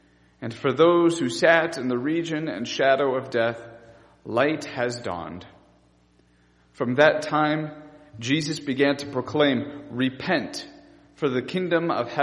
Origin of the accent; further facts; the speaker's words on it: Jessup, Iowa, United States; now in Loganville, United States; I'm originally from Iowa, so everything here is new to me. I grew up near Waterloo, Iowa, in a small town called Jessup.